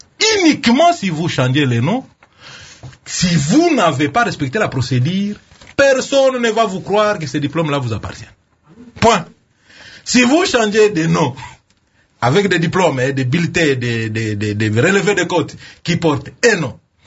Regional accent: Kongo Central, DR Congo; Ou chez nous au Bas-Congo, ça signifie Matondo.

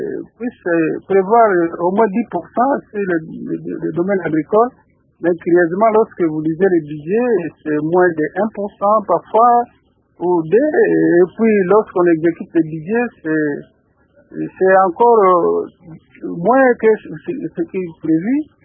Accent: Kindu, Maniema, DR Congo; Effectivement, ici chez nous à Kindu

